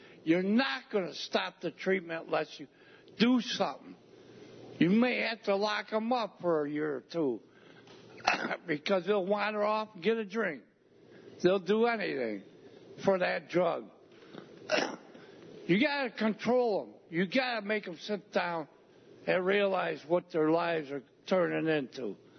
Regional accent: Newfield, New York, United States; I'm from Newfield.

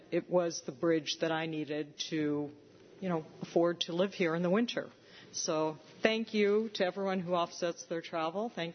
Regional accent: Hawaii, United States; moved away; Aloha. I'm actually from Hawaii Island. Moved here, about 4 years ago.

